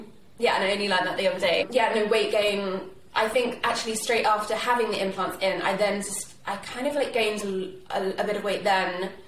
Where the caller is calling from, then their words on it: Marlow, South East England, United Kingdom; Hi, I'm joining from Marlow in Buckinghamshire in England. I live here with my daughter, who's nearly 4